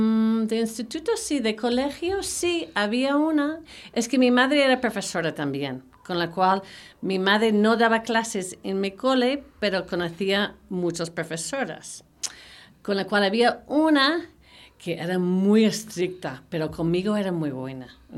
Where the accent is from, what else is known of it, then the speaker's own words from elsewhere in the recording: Portland, Oregon, United States; also born or lived in Salt Lake City, United States; Pues nací en septiembre, el 18 de septiembre de 1971. Y nació en Estados Unidos, en un sitio que se llama Salt Lake City. Pero viví toda mi vida en Portland